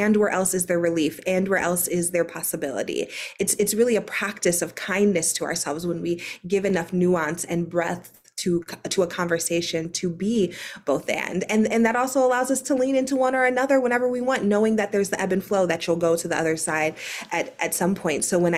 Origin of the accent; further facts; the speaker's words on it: Ohio, United States; I'm back in Ohio in my hometown.